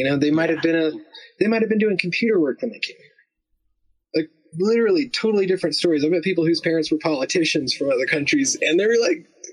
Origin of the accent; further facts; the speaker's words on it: North Carolina, United States; also born or lived in Alabama; I was raised both in North Carolina and Alabama.